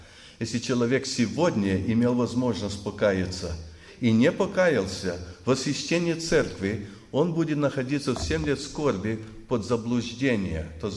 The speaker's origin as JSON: {"language": "Russian", "country": "United States", "said": "то я из Америки, а я там живу, паспорт канадский, я еще канадец."}